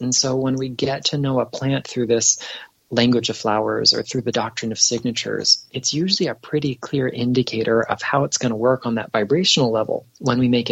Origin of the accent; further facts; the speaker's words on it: Florida, United States; when I'd go back and forth from school to my hometown in Southeast Florida